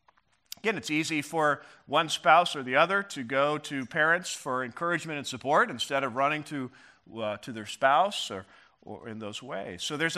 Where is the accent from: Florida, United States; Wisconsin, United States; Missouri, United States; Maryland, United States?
Missouri, United States; You know, Christy and I were we grew up in Missouri. Both of our parents lived in Missouri. When we first got married, we stayed in Missouri